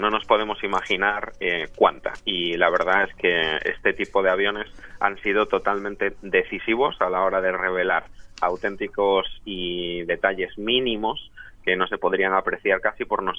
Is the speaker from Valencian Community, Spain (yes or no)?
no; A Coruña, Galicia, Spain; Ahora mismo en Galicia, aquí en mi tierra, en La Coruña.